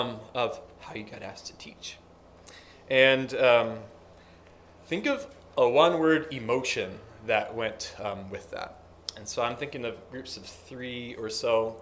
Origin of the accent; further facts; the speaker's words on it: Belleville, New York, United States; I was born in Belleville, Pennsylvania, and my family moved to Belleville, New York, which is upstate New York, far from New York City, right close to Lake Ontario. Grew up on a dairy farm, and I lived there.